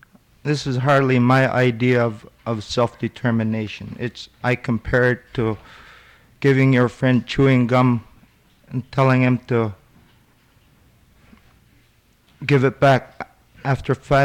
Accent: Gambell, Alaska, United States; I was born in Gamble and have lived my whole life since then here on the island.

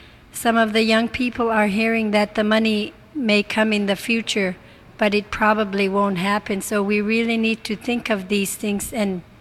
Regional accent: Nuvuk, Alaska, United States; I grew up in Nuvuk, and my father used to hunt to earn money in getting balines from the whales.

